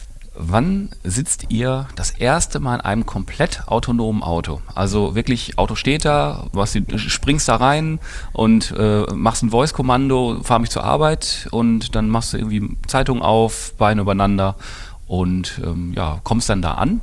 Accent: Essen, North Rhine-Westphalia, Germany; ich als Essener

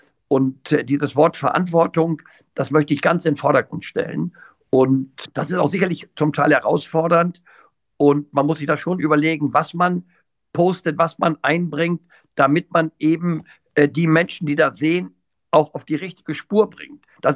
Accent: Lower Saxony, Germany; weil ich eben aus der normalen, anführungsstrichen ländlichen Reiterei komme, in der Nähe Hannovers, Reitverein Führige, da bin ich reiterlich in Anführungsstrichen groß geworden.

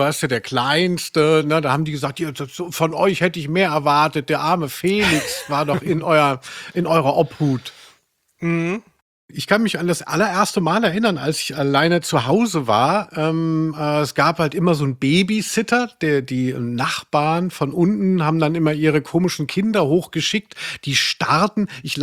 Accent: Maintal, Hesse, Germany; gibt es zwischen da, wo ich herkomme, Maintal-Hochstadt und Hohe Tanne, da ist so ein Waldstück.

